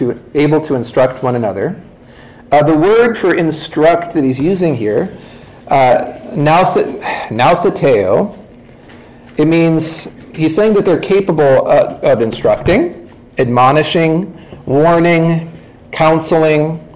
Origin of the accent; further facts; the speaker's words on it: Oregon, United States; I grew up in Southern Oregon, and a lot of my friends and a lot of their, you know, their parents and stuff, they're retired hippies.